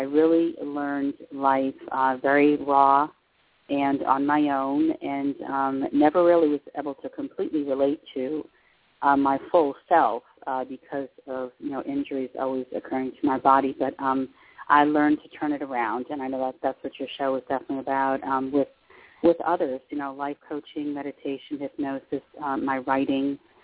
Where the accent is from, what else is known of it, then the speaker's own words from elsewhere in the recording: Westford, Massachusetts, United States; I grew up on the East Coast. I grew up in a very small town called Westford, Mass. It's on the outskirts of Boston. I lived in that town up until I got married when I was 19.